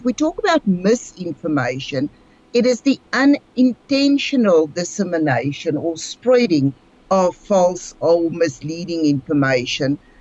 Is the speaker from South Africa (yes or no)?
yes; South Africa; And I think as South Africans and as the South African community, we need to, again